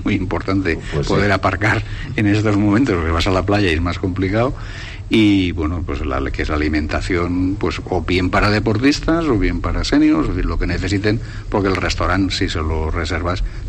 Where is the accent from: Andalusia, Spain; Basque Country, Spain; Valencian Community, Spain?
Valencian Community, Spain; Sant Jordi; estamos en Sant Jordi, somos del pueblo de Sant Jordi